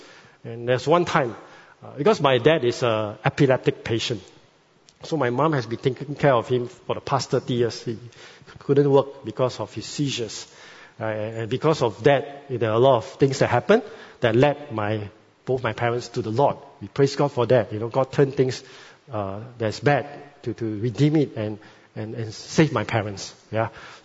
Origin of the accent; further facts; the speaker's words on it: Malaysia; now in Singapore; You know, I'm Malaysian, Singapore PR, hopefully will become Singapore citizen soon.